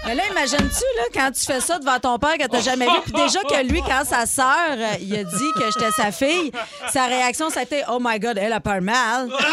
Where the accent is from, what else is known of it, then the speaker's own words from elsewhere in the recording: Sudbury, Ontario, Canada; je suis une paquette du nord de l'Ontario. Je viens de Sudbury, donc je suis une franco-ontarienne.